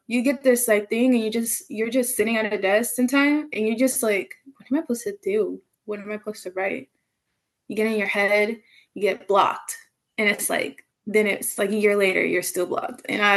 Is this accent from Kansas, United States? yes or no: no; Georgia, United States; also born or lived in New York; because I was born in New York. I started at 4. Everybody be like, where are you from? I'd be like, I claim New York. I don't claim Georgia. I'm not Southern, but I am from Georgia. But I started dance there